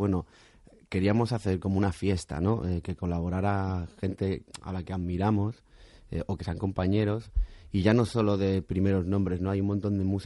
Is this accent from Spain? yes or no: yes; Castile and León, Spain; está dedicado a mi pueblo, uh-huh. Y a Salamanca, y a mis padres